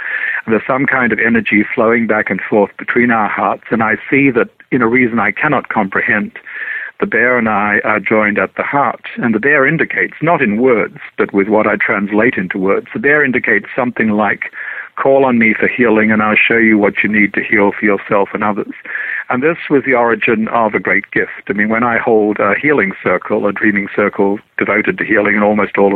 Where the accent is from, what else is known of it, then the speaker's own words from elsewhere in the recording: Australia; now in United States; I grew up in Australia. Australia does not have bears.